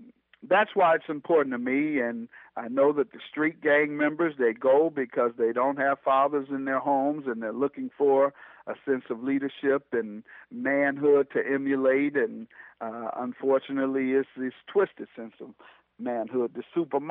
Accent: Detroit, Michigan, United States; born or raised there

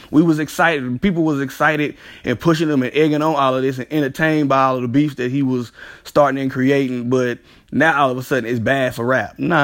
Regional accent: Brooklyn, New York, United States; I'm from Brooklyn.

